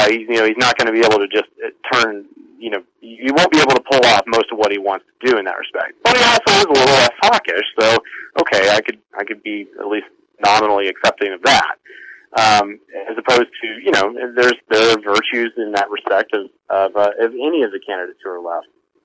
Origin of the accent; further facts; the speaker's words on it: Texas, United States; I mean, he's from my home state of Texas. I was living in Texas when he was elected